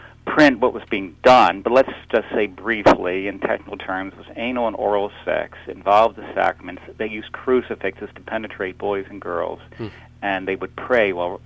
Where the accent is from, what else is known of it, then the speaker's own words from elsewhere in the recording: Baltimore, Maryland, United States; Yeah, I was raised here in Baltimore, yes.